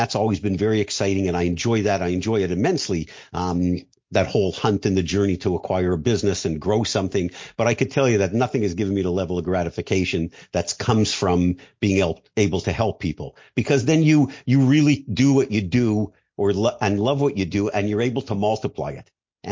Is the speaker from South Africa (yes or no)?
no; Montreal, Quebec, Canada; now in Florida, United States; I'd moved from Canada to Florida. I've been living here for 28 years. I grew up in Montreal.